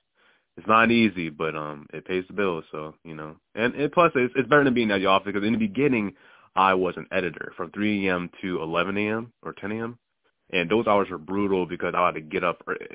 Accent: Union, New Jersey, United States; also born or lived in Bethlehem, Pennsylvania; now in Pittsburgh, United States; So originally I'm from New Jersey, Union, New Jersey. That's where I was born. And then we moved up here to Pennsylvania where my father, when he was still around, he had a job opportunity up here. So we moved up here to Bethlehem, PA.

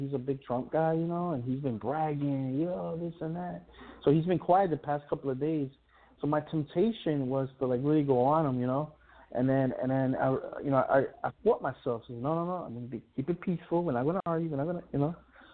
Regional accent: Puerto Rico; And how they treated me as a Puerto Rican at the time, Boricua, you know.

